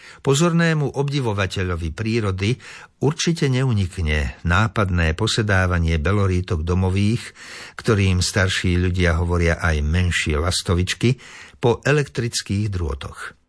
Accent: Liptovské Revúce, Žilina Region, Slovakia; Rovnako si spomínam na detstvo, keď sa v mojej rodnej dedine Liptovské Revúce na konci prázdnin odoberalo toľko belorítok

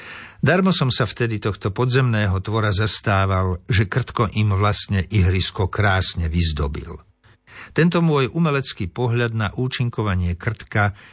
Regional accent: Žilina Region, Slovakia; Jedinou svetlou výnimkou medzi kedysi početnou rodinou koscov u nás na Liptove som bol varí len ja.

